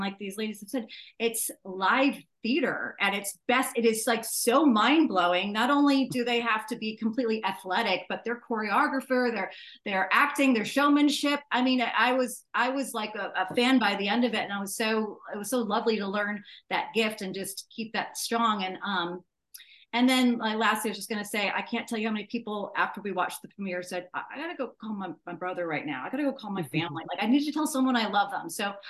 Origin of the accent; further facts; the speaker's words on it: Massachusetts, United States; And, you know, I came from Massachusetts, so I'm like, Kennedys of wrestling, what the heck are they talking about?